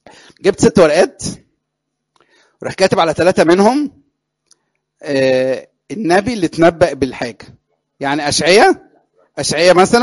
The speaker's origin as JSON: {"language": "Arabic", "country": "Egypt", "said": "من حوالي 20 سنة عندنا في مصر"}